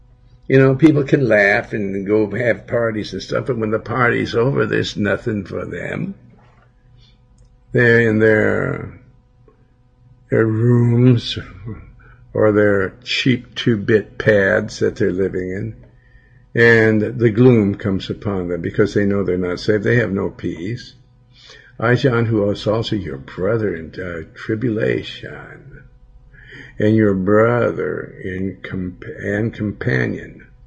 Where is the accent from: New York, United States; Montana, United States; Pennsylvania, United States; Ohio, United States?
Montana, United States; Billings; Okay, in my hometown, then what?